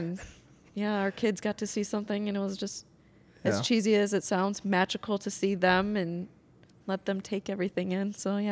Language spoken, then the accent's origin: English; Houston, Minnesota, United States; also born or lived in La Crosse; I'm actually from Houston, Minnesota.